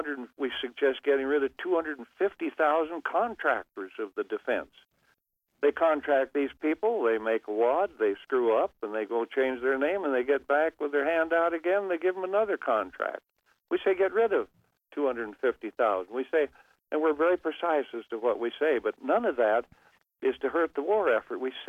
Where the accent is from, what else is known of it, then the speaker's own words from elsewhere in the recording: Cody, Wyoming, United States; I was from the West. I was raised in Cody, and I actually milked cows with my hands